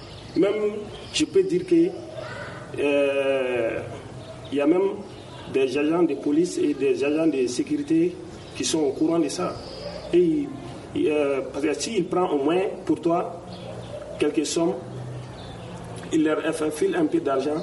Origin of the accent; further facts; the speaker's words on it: Bamako, Mali; now in Mauritania; C'est à Bamako. Moi, je suis de Bamako.